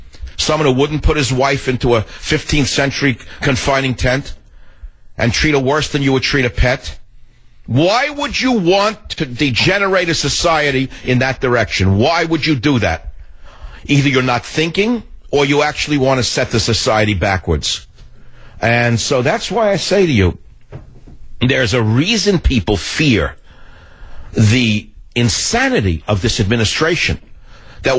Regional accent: New York, United States; I grew up in a melting pot. I grew up in New York. I'm an immigrant son. We're a minority family to begin with.

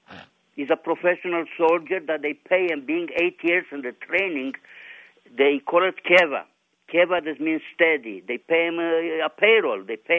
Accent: Israel; moved away as an adult; Okay, I'm from Israel. I came here about 40 years ago.

